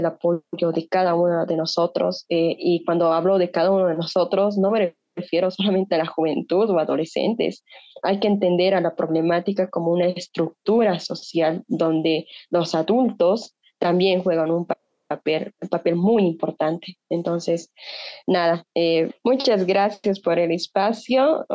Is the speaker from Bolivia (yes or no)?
yes; Bolivia; afecta a una estructura que tenemos como bolivianos, que no nos deja progresar.